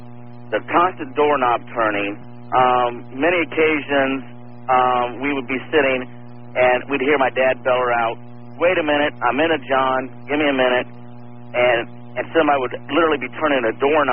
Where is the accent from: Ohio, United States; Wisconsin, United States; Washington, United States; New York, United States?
Ohio, United States; I'm from Central Ohio.